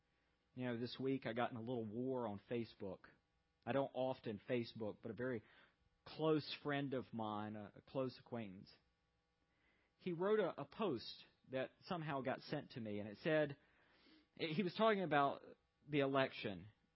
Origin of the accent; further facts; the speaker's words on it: the South, United States; But I am a Southerner. Things are a little different down there.